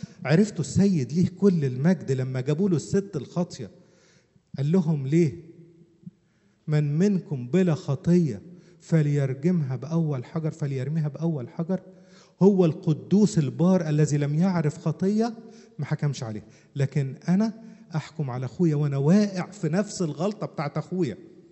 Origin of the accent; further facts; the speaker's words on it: Upper Egypt, Egypt; وش عندنا في الصعيد بيقولوا فجر، واحدة فجرية، فقرية، معلش أنا صعيدي